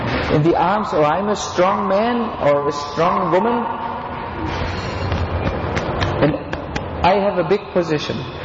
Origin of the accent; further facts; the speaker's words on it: Germany; English is a second language; I'm coming from Germany.